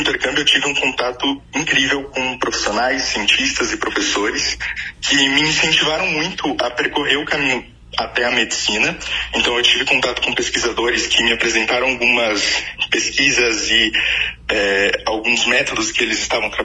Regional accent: Maringá, Paraná, Brazil; Primeiro que eu sou de Maringá, então eu cresci aqui, nasci aqui

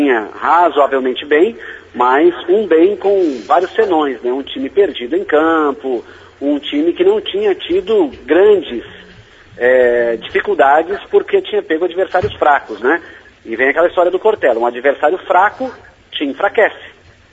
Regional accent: Brazil; eu sou brasileiro, mas eu tenho as minhas dúvidas

